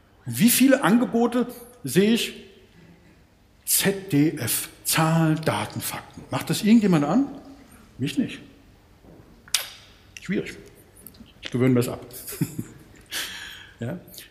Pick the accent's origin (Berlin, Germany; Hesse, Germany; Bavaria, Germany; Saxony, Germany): Berlin, Germany; born there; Ich bin in Berlin geboren